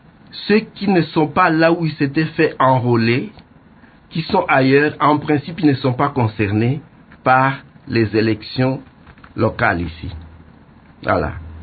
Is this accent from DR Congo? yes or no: yes; DR Congo; Mais vous savez, nous sommes tous des Congolais.